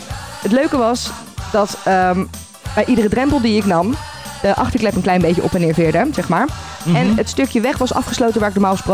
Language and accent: Dutch; Netherlands; En wij praten altijd hard als Nederlander.